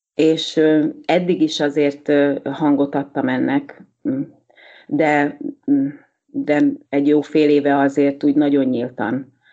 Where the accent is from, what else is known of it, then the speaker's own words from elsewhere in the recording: Dunaújváros, Fejér, Hungary; Hát Dunajvárosban nevelkedtem, ami egy abszolút ilyen kommunista város volt